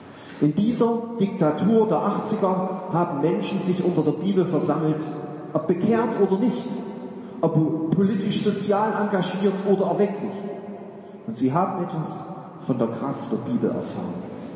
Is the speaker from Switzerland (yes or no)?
no; East Germany, Germany; Dass ich Landei aus dem Osten, geboren und aufgewachsen in der DDR